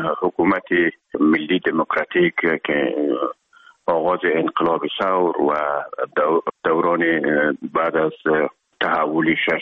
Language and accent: Persian; Herat, Afghanistan; now in Kabul, Afghanistan; ما در کابل آمدیم، خوزمان از هرات که آمدیم به اکادمی نظامی